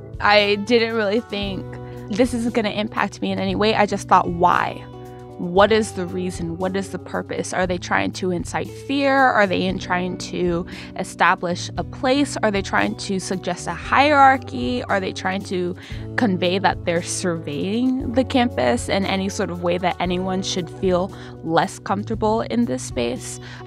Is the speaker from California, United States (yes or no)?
yes; California, United States; I am from the Bay Area, born and raised there all my life. I don't claim a particular hometown because I moved around a lot growing up. I am a first-generation American, a first-gen student here at UCSD, a proud Nigerian.